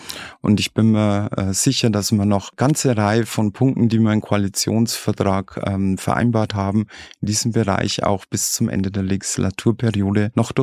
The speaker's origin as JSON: {"language": "German", "region": "Bavaria", "country": "Germany", "accent": "Lower Bavarian", "said": "ich bin Niederbayerin, ich rede Dialekt"}